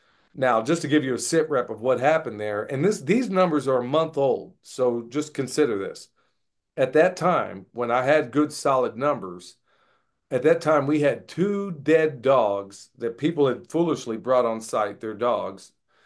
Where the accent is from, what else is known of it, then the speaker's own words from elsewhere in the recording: Oklahoma, United States; also born or lived in Texas; I grew up in Oklahoma and Texas and all those places.